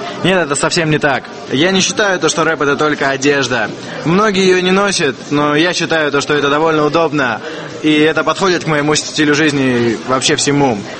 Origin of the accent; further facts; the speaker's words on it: Moscow, Russia; Мне 21 год, я врожденный москвич, центр города ЦАУ